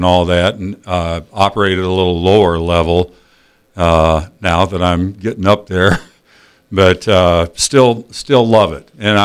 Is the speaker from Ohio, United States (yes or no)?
no; Omaha, Nebraska, United States; now in Fremont, United States; Actually, I'm not lifelong Fremont. I grew up in South Omaha. I came out here to play, actually to play basketball at Midland, shifted over to the musical land. But been here ever since.